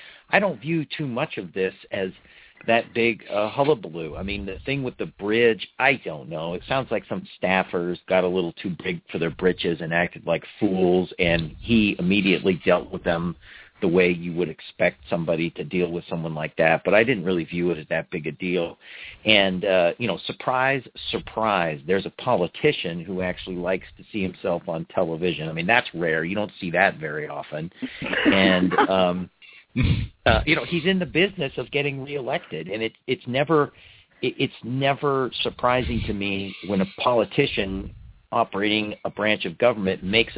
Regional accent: California, United States; as you can imagine, being a Californian, it takes a great deal to ever capture my attention.

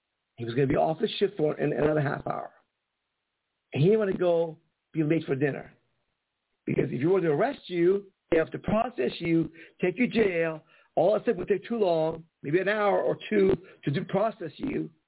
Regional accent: Canada; I'm from Canada.

